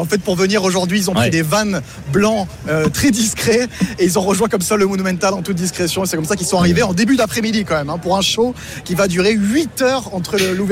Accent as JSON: {"language": "French", "country": "France", "said": "Donc vous entendez les supporters derrière qui ont entendu que je suis français"}